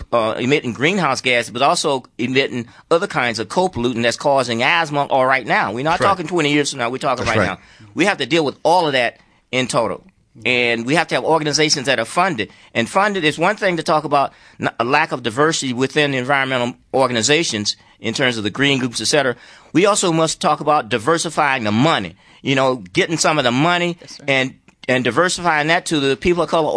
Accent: Alabama, United States; I'm from Alabama too.

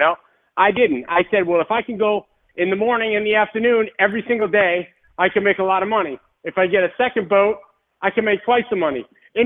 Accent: Boston, Massachusetts, United States; moved away as an adult; now in Marco Island, United States; No, I grew up in Boston. The day I graduated Endicott College in 98, I came directly down to Marco Island.

